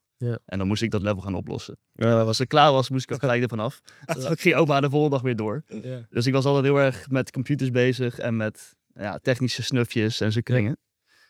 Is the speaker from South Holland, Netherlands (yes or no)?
yes; Rotterdam, South Holland, Netherlands; uit Rotterdam en ik ben een creative producer die zich bezighoudt met augmented reality.